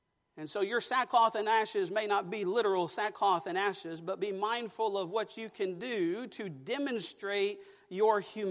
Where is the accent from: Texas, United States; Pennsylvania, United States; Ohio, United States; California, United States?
Texas, United States; Houston; now in San Antonio, United States; I grew up in Southeast Texas in the swamp, you know, of Houston. And so now I'm in the hill country in San Antonio, and I love it.